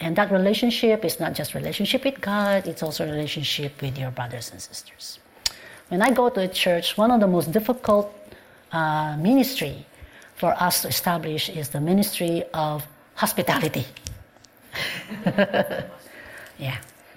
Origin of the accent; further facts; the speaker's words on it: Philippines; I grew up in the Philippines. You know, Philippines? In the Philippines, it's a very touchy culture.